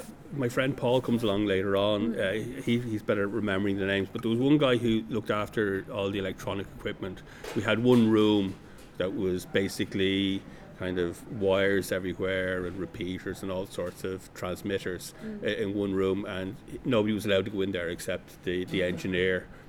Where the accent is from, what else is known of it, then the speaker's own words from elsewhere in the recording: Dublin, Leinster, Ireland; now in County Meath, Ireland; Mm-hmm. I'm originally from the Liberties in Dublin, now living out in County Meath. I went to Sing Street School.